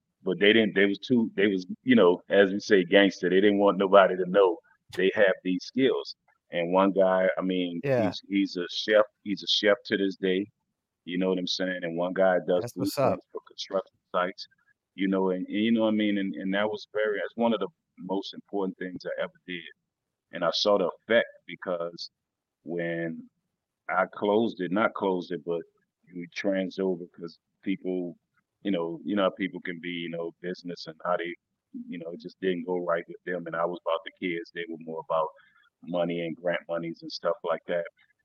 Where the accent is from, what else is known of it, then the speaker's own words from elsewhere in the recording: New Orleans, Louisiana, United States; accent: down south dialect; For me, it was even harder than most artists that from New Orleans, because I'm from New Orleans, but I started rapping on the East Coast when I was in the military.